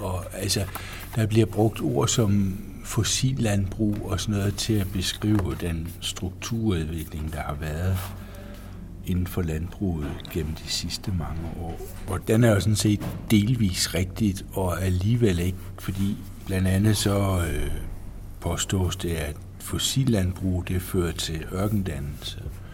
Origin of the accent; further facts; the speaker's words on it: Region of Southern Denmark, Denmark; og jeg er vokset op nede på Als i Sønderjylland, ikke på et landbrug